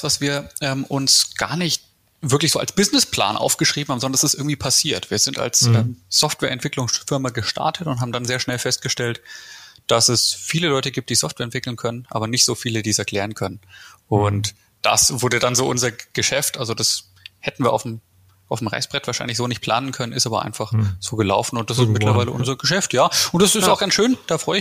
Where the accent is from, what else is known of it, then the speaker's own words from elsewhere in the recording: Nuremberg, Bavaria, Germany; ich bin aus dem südlichen bayerischen Raum, bin aus Nürnberg